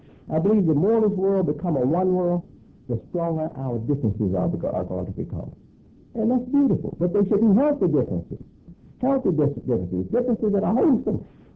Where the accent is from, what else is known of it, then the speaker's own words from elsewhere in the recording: United States; But I'm an American, and I used to believe I didn't have citizenship